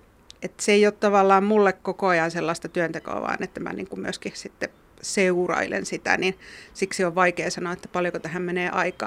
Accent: Northern Finland, Finland; itsekin kun olen pohjoisemmasta kotoisin

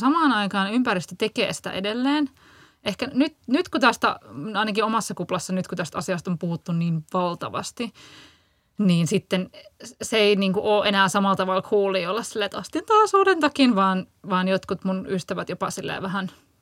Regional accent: Turku, Southwest Finland, Finland; Mä muistan, että mä oon Turusta

